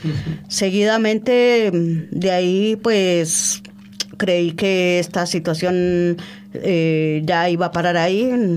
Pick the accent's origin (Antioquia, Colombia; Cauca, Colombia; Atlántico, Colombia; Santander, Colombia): Cauca, Colombia; ha sido la del Cauca, que uh-huh. directamente es del departamento de donde yo vengo